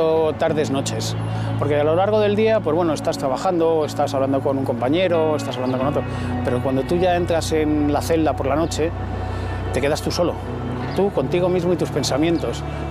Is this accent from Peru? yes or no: no; Madrid, Community of Madrid, Spain; tengo 51 años, soy de aquí, de Madrid